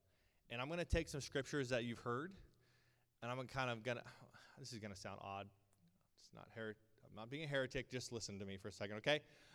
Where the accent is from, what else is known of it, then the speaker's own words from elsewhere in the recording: Kansas, United States; also born or lived in California; I'm from Kansas. I know wind.